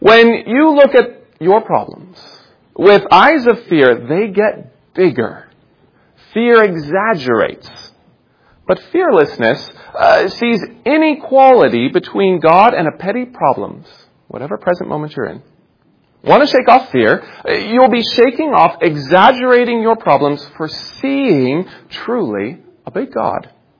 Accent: Santa Cruz, California, United States; Sounds like my hometown of Santa Cruz sometimes.

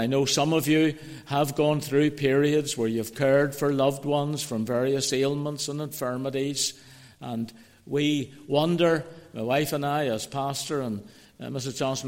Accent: Belfast, Northern Ireland, United Kingdom; I said, I come from East Belfast.

